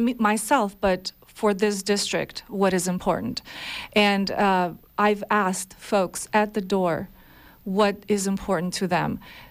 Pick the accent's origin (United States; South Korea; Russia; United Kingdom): Russia; I have been oppressed as a little girl growing up in Russia.